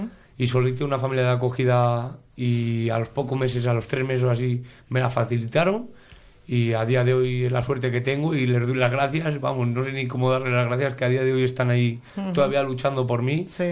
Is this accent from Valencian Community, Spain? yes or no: no; Miranda de Ebro, Castile and León, Spain; born there; Antes, sí, nací en Miranda Ebro.